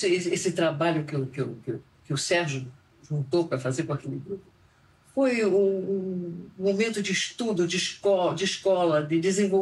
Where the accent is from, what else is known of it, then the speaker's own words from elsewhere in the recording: Buenos Aires, Argentina; first language Spanish; Portuguese is a second language; also born or lived in Belgium; Estávamos em Buenos Aires quando eu comecei a falar. Mas, em todo caso, em casa eu falava, a gente falava francês, porque mamãe e minha mamãe, eles eram belga, mamãe era belga, papai holandês